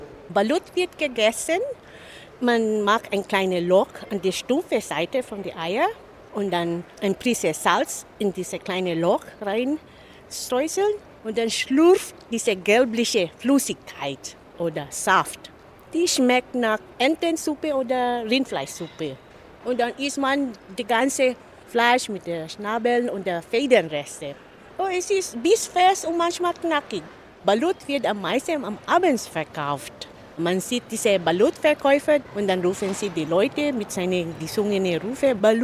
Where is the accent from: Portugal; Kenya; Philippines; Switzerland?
Philippines; ich komme aus Philippinen.